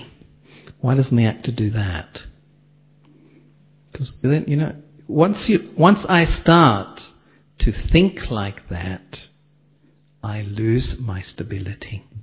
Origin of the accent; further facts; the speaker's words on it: Australia; like I was brought up in Australia, give your opinions.